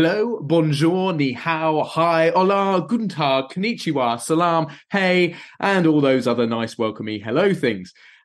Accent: London, United Kingdom; So we are both from London in the UK

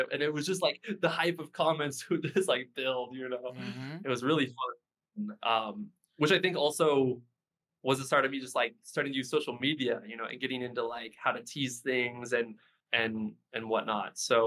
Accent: Wenatchee, Washington, United States; So basically in Washington State, I'm from Wenatchee, which is Wenatchee, and they're from the west side.

